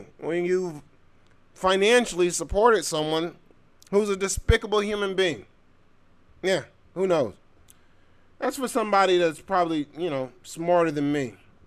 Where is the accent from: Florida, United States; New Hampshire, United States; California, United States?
Florida, United States; Tampa Bay; I can count on one hand how many times I swam in the ocean, and I grew up in Tampa Bay.